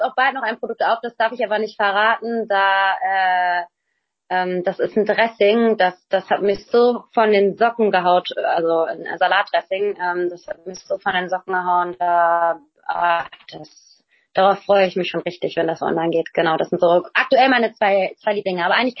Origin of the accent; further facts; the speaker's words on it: Bonn, North Rhine-Westphalia, Germany; born there; weil ich auch gebürtige Bonnerin bin